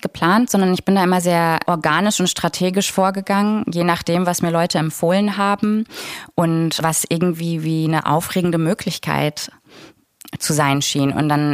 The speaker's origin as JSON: {"language": "German", "town": "Münster", "region": "North Rhine-Westphalia", "country": "Germany", "tie": "born or raised there", "said": "Ich bin ja in Münster geboren und da auch aufgewachsen in NRW, gar nicht so weit weg von dir."}